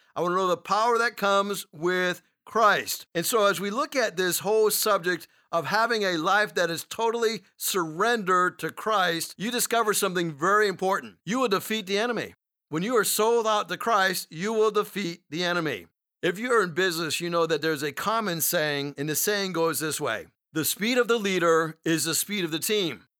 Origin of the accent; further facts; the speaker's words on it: Massachusetts, United States; those of you who know me know that I was raised in New England, and in Massachusetts, we get a lot of snow in the wintertime.